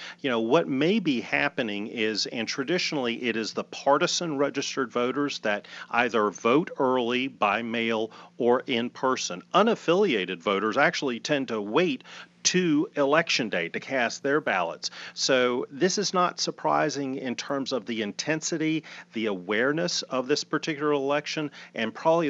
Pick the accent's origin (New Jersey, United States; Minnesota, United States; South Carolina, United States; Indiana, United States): South Carolina, United States; Clemson; I mean, Tobacco Road, I grew up in Clemson, and I was a loyal ACC basketball fan.